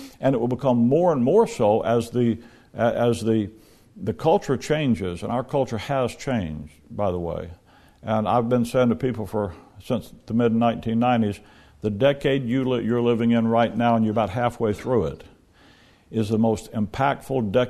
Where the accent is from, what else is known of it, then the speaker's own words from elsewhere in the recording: Alabama, United States; Now, we're from Alabama, so that means something to us.